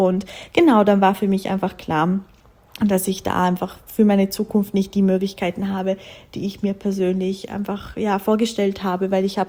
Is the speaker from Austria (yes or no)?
yes; Austria; Das heißt, bei uns in Österreich sind es 4 Jahre Volksschule, 4 Jahre Hauptschule.